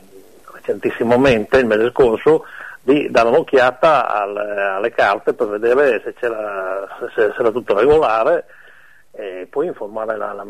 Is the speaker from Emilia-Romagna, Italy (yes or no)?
no; Mantua, Lombardy, Italy; io non sono né di Parma neanche emiliano, sono di Mantova